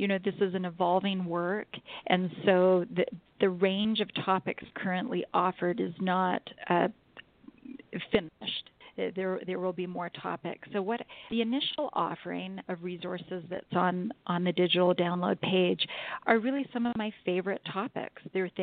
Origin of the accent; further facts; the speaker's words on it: Canada; I'm from Canada. I was in Calgary, Alberta